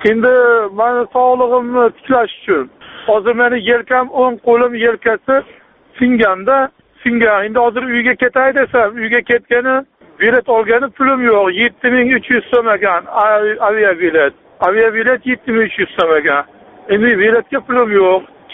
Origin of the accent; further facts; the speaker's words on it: Namangan, Namangan Region, Uzbekistan; now in Saint Petersburg, Russia; Men o'zim aslida Namangandanman. Namanganning o'zidan, sentridan. Men bu yerga Leningradga kelib